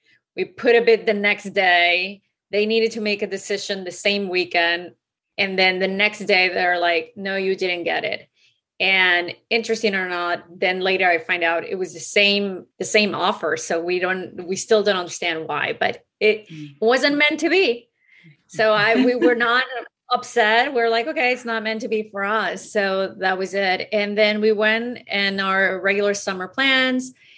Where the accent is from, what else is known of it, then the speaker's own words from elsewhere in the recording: Guatemala; now in Miami, United States; I am originally from Guatemala. And so it was very close to go from Miami to Guatemala.